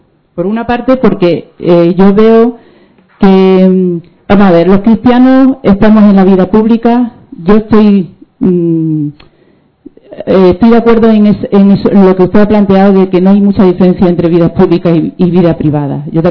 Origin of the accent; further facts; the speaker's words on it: Cáceres, Extremadura, Spain; de Cáceres.